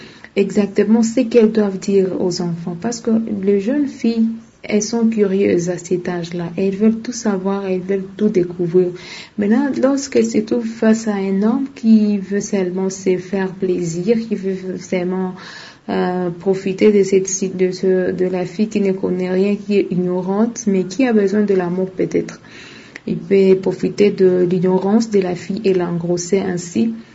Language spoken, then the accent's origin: French; Bukavu, South Kivu, DR Congo; ici chez nous à Bukavu.